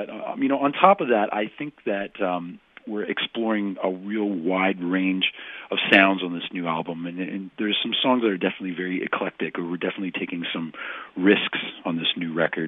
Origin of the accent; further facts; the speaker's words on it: Canada; being a Canadian and living so close to the border.